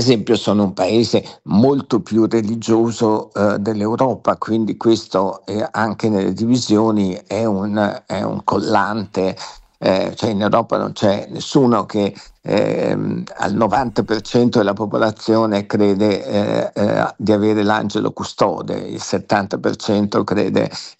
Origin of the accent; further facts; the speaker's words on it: Venice, Veneto, Italy; Sono nato e cresciuto a Venezia.